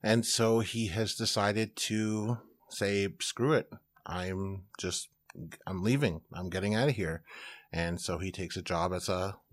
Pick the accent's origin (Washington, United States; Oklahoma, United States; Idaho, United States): Oklahoma, United States; I'm from Oklahoma